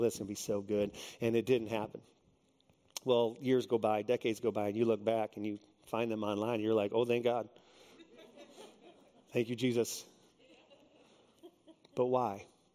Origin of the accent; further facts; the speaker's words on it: Texas, United States; So I grew up in Texas. So Stephen F. Austin was close. Michigan was really far.